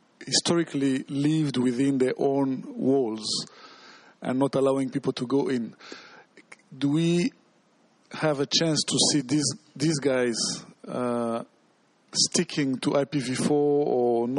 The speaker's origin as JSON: {"language": "English", "country": "Rwanda", "second_language": "English", "said": "from Rwanda."}